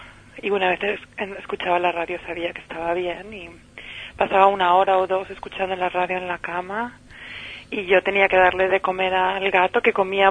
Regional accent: Madrid, Community of Madrid, Spain; Yo habiendo crecido en Madrid y siendo española

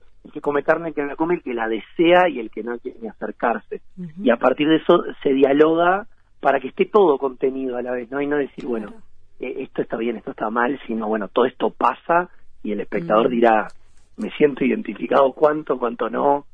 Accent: Montevideo, Uruguay; Leo es de Fray Ventos y yo soy de Montevideo

